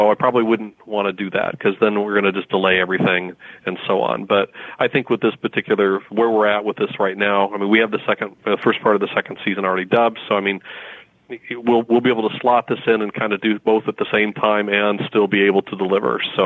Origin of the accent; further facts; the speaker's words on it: Midwest, United States; accent: Midwest; my Midwest accent probably isn't going to cut it.